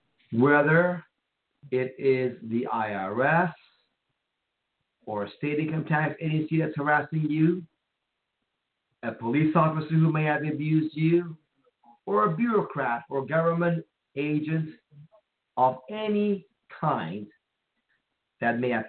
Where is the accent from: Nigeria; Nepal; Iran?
Iran; now in United States; You know, you have so many rights that when I grew up in Iran, folks, I did not get to enjoy. And I come to America